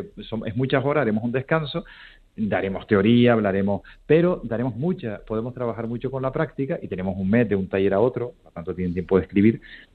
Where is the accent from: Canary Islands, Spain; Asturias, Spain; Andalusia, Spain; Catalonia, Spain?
Canary Islands, Spain; Guía; su patria chica en Gran Canaria, donde él es en mi pueblo, arriba en Guía, donde procedo yo